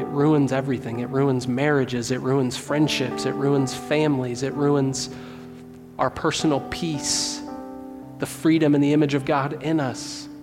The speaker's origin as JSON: {"language": "English", "region": "Kentucky", "country": "United States", "tie": "born or raised there", "said": "I grew up in Northern Kentucky"}